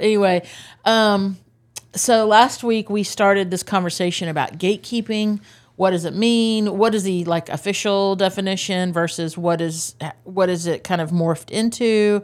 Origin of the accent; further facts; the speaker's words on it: Oklahoma, United States; Funny thing. I'm from Oklahoma.